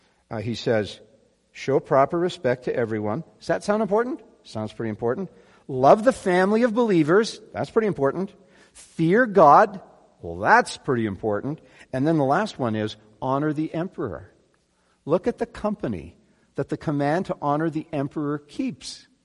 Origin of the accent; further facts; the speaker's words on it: Canada; born there; I was born in Canada, so I never had to go to one of these seminars on Canadian citizenship.